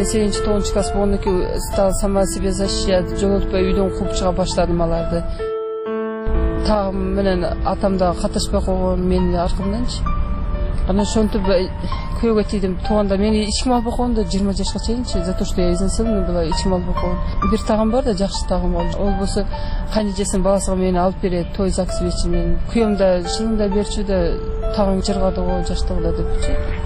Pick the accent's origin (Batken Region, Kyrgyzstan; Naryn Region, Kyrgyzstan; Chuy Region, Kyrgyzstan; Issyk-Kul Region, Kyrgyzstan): Batken Region, Kyrgyzstan; Sulukta; born there; Мен 1974 жылы Сүлүктү шаарында төрөлгөм.